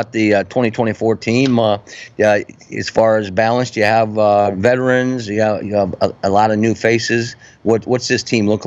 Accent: Iowa, United States; I'm from Iowa, so I feel your pain.

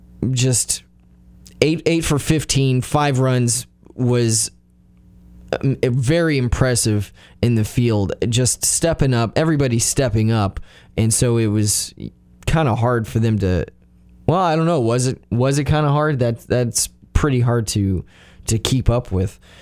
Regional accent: Kentucky, United States; I'm from Kentucky, so the closest thing we had were the Reds.

